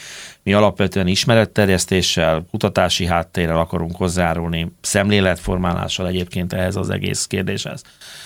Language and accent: Hungarian; Budapest, Hungary; Kilián laktanya mellett nőttem föl, Gorvin köz gyerek vagyok.